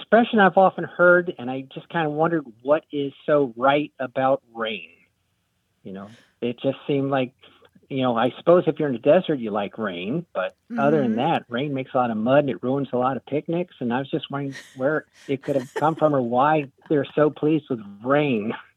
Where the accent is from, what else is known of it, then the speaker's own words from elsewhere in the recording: Connecticut, United States; also born or lived in New Jersey; from, you know, Connecticut and New Jersey.